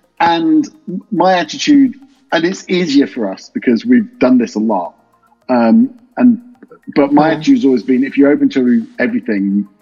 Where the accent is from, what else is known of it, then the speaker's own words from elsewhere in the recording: Nottingham, East Midlands, United Kingdom; I'm a bloke from Nottingham that didn't go to university because I was pretty rubbish at school.